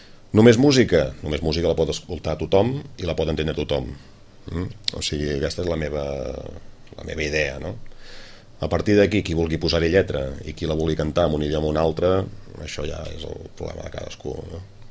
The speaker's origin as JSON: {"language": "Catalan", "town": "Terrassa", "region": "Catalonia", "country": "Spain", "said": "perquè sóc de Terrassa"}